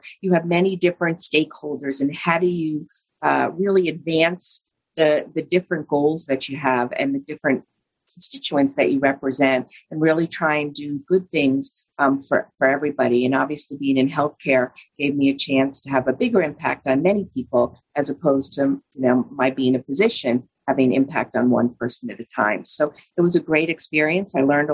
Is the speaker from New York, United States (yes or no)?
yes; New York City, New York, United States; Growing up in New York City, went to a private school. Was raised a little bit traditional.